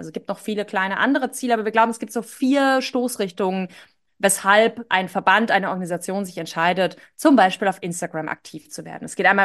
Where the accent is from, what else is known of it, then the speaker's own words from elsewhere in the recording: Baden-Württemberg, Germany; Bei mir in meinem Heimatdorf ist, glaube ich, die dänische Mannschaft im Trainingslager im Schwarzwald.